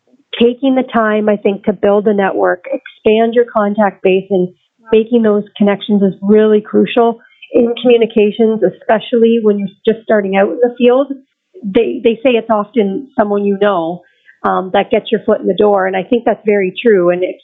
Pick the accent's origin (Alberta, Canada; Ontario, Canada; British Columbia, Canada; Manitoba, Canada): Ontario, Canada; St. Thomas; But I was born and raised here in St. Thomas, so I sort of always kept my eye on the hospital here for opportunities and communications.